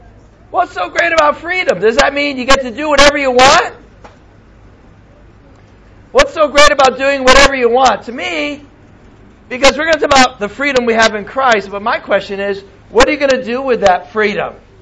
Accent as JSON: {"language": "English", "country": "United States", "moved": "yes", "said": "Now, I come from America. It's kind of different there."}